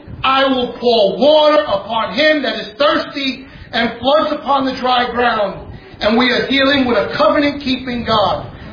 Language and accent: English; Brooklyn, New York, United States; accent: Brooklyn; The Hebrides, I hope with my Brooklyn accent, I'm getting it out correctly somehow.